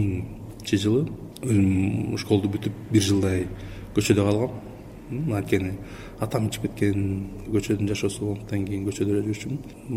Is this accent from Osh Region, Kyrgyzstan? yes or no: no; Bishkek, Kyrgyzstan; Менталитет алам, мен шаарда өстүм да, Бишкек.